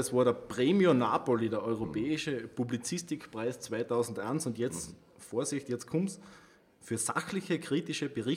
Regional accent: Austria; es ist inflationär ausgezeichnet, wird bei uns in Österreich wahrscheinlich.

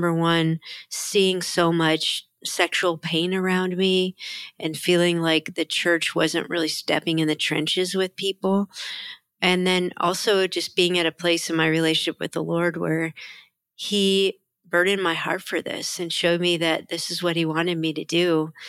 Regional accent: Cleveland, Ohio, United States; I was raised in Cleveland, Ohio area.

